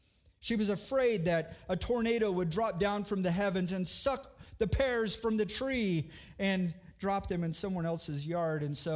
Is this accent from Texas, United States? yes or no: yes; Houston, Texas, United States; Where I was growing up in Houston, the same was true for apples and pears.